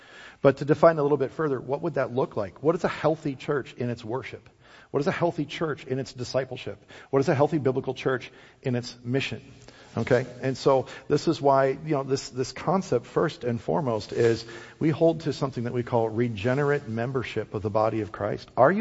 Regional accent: Wisconsin, United States; I grew up in Wisconsin, and my father had me baptized as a Catholic baby.

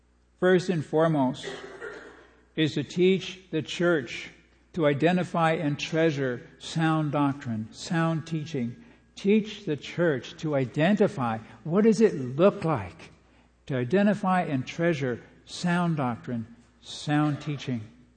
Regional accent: Pacific Northwest, United States; Growing up in the Northwest, I learned as a child that those orange salmon berries growing in the wild are good to eat.

